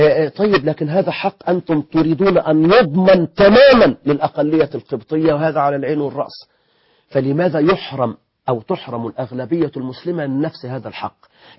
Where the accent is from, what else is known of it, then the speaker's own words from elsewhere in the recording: Egypt; في بلادنا مصر